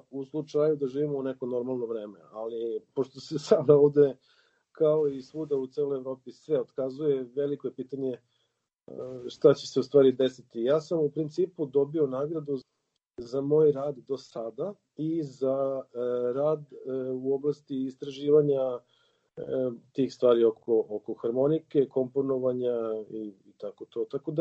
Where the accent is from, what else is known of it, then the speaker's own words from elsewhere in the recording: Belgrade, Serbia; imam dvojno državljanstvo, ali naravno … koji je rođen i odrastao u Beogradu